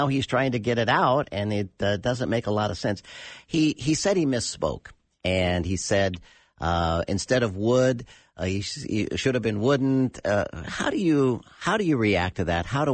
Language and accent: English; St. Louis, Missouri, United States; I grew up around St. Louis, so I'm a St. Louis Cardinal fan, have been since a little kid.